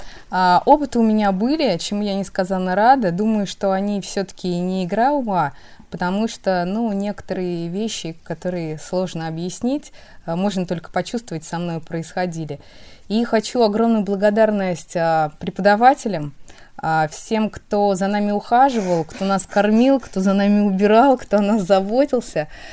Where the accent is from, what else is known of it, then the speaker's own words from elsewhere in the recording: Samara, Samara Oblast, Russia; я из Самары.